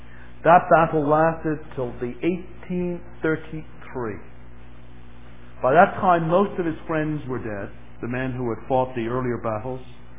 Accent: England, United Kingdom; I was raised in England, and there was still in that period as a young boy

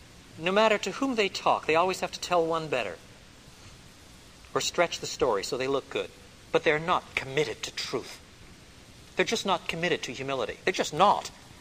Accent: Quebec, Canada; Now, quite frankly, I was brought up in Quebec, and you grow up with skates on your feet. You probably skate before you walk.

